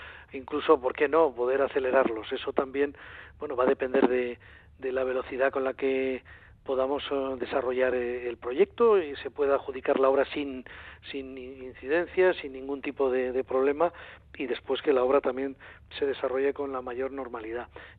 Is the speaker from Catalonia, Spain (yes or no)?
no; Basque Country, Spain; yo pues soy vasco